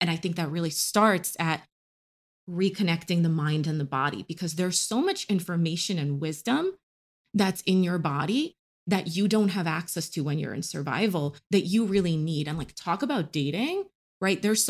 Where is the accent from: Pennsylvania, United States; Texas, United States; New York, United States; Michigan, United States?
New York, United States; I'm from New York, love New York.